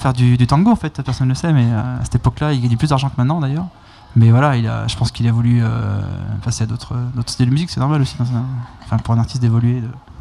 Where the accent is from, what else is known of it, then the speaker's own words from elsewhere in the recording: Brittany, France; parce que je suis breton